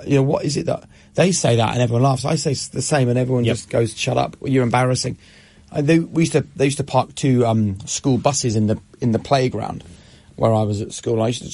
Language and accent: English; Norwich, East of England, United Kingdom; also born or lived in Peterborough; So I was born in Peterborough. And we moved to Norwich, where I grew up. I was born in 78. We moved there in 1987. So I was like 9 years old or something.